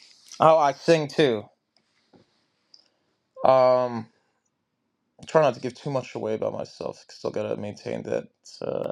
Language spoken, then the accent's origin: English; United States; I'm 23. I'm American.